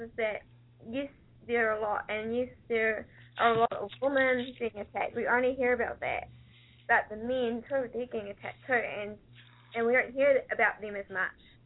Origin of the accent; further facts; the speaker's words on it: New Zealand; Even when where I'm from. I'm from New Zealand. I'm like, when we are from one of the littlest places in the world.